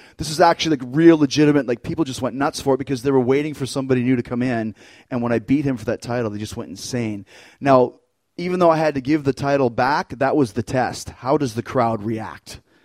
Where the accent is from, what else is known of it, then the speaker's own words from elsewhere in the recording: Wales, United Kingdom; accent: Welsh; It's my Welsh accent for you.